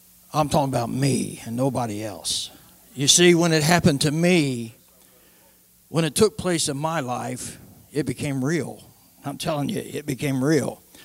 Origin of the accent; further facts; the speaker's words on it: Covington, Kentucky, United States; So I was raised in Covington, Kentucky. I was born in 1949, and my dad was a musician, country and western singer.